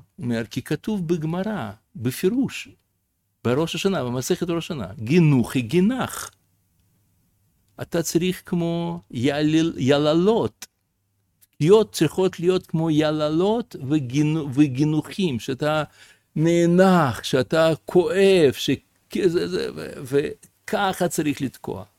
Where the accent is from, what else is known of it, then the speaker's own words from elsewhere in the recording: Russia; now in Israel; אני גדלתי ברוסיה בין הגויים